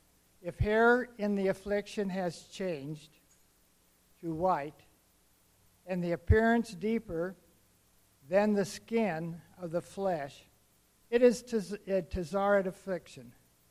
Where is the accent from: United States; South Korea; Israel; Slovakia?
Israel; Southern District; Oh, well, I'm from the South. The Negev. I'm from the Negev. South Israel.